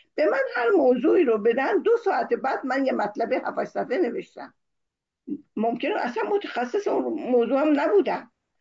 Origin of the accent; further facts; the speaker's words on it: Iran; also born or lived in France; من به عنوان یک ایرانی می رفتم سر کلاس دوره دکترا در دانشگاه سوربن،